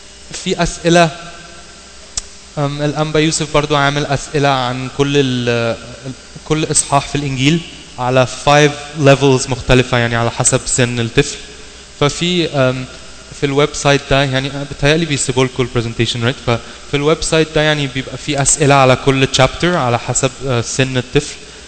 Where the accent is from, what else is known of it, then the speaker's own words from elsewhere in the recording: Washington, United States; ايوه احنا من واشنطن. لكن يعني اهم حاجه نفتكر ان احنا كلنا من امريكا